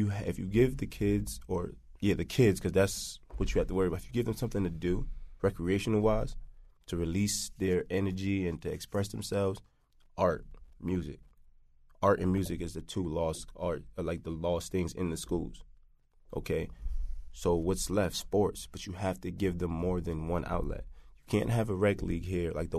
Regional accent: Jamaica; now in Hartford, United States; from Hartford for 21 years since I came from Jamaica. I lived in Hartford.

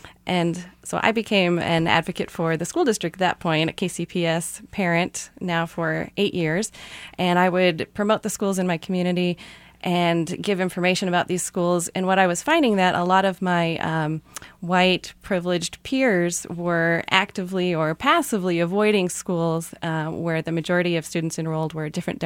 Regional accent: Indianapolis, Indiana, United States; I grew up in Indianapolis public schools in integrated schools

